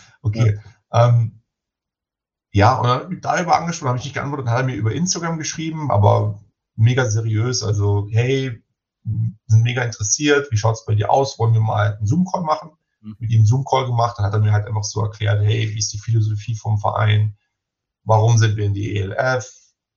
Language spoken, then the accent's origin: German; Munich, Bavaria, Germany; weil so München halt schon so meine Heimatstadt ist